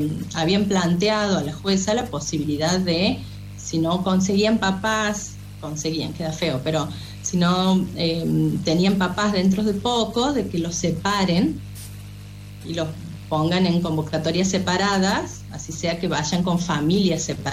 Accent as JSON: {"language": "Spanish", "region": "Santiago del Estero", "country": "Argentina", "said": "tengo 41 años, soy de Santiago del Estero."}